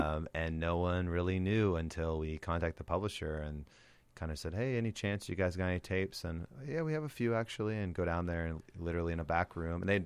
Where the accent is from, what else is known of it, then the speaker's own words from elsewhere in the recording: Pacific Northwest, United States; And growing up in the Northwest, I had no earthly idea